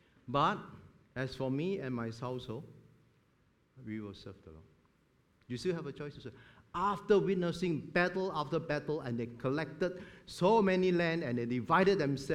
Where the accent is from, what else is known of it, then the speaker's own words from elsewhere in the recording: Singapore; Being Singaporean, I think we can relate even better, right?